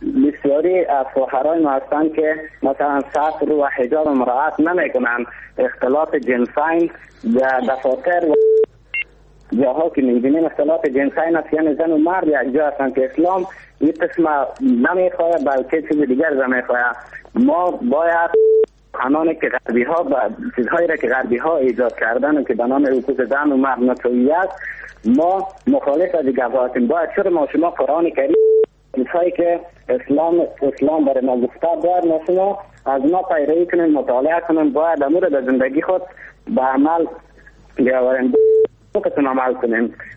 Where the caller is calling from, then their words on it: Mazar-i-Sharif, Balkh, Afghanistan; از مزار شریف هستم